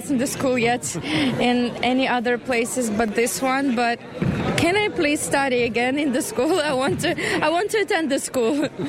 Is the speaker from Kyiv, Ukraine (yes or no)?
yes; Kyiv, Ukraine; I'm from Kyiv.